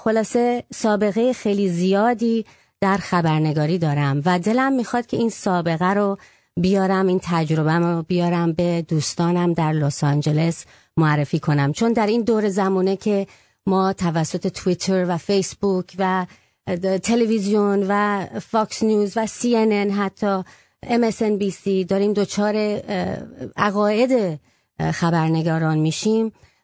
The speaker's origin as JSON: {"language": "English", "country": "United States", "said": "I'm an American Iranian. My American side is freaking out."}